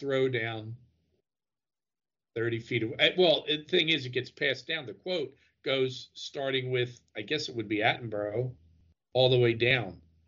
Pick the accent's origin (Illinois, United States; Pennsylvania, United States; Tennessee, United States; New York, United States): Pennsylvania, United States; Philadelphia; See, where I grew up in Philadelphia